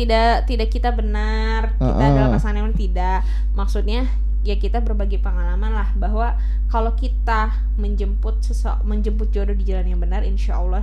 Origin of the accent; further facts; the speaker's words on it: Bogor, West Java, Indonesia; bahkan dia orang Karawang, aku orang Bogor, dan aku di gunung, dia di laut gitu.